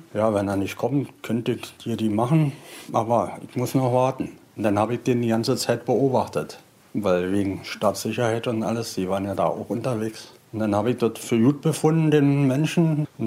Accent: Berlin, Germany; Dass ich Ossi bin, Berliner

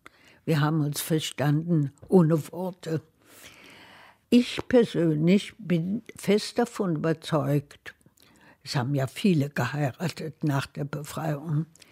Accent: Berlin, Germany; now in United States; Ich bin sofort, das hatte ich das Gefühl, ich bin Berlinerin. Es war meine Stadt, es war mein Geruch, meine Sprache, meine Gefühle, meine Kindheit, mein Alles.

